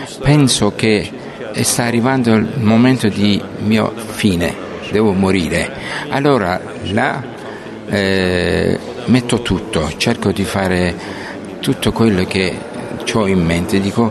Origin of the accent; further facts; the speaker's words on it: Iran; Italian is a second language; now in Italy; Questa è la storia di questo film, proprio questi 5-6 anni, proprio mia storia, il mio paese. Quindi è una riflessione su questa società nostra, iraniana.